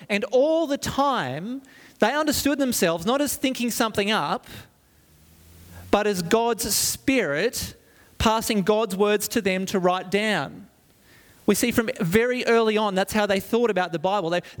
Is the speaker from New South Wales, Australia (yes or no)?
yes; Byron Bay, New South Wales, Australia; I grew up in Byron Bay, which was beautiful, and we lived right on the beach pretty much.